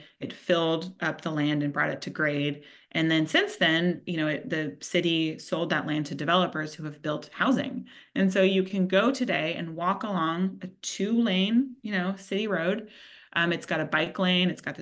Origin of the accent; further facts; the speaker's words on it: Los Angeles, California, United States; I grew up in Los Angeles. My entire life has been wrapped in highways.